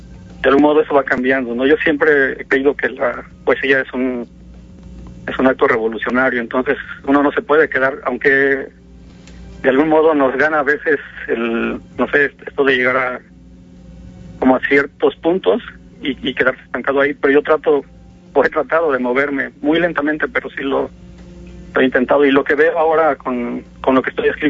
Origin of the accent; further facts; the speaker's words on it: Oaxaca, Mexico; moved away; porque yo no soy de aquí, ¿no? Soy de Oaxaca, pero ya llevo casi 20 años viviendo.